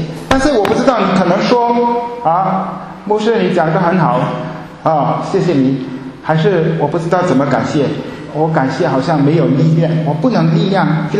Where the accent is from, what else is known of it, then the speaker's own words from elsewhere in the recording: Germany; Chinese is a second language; 我们德国人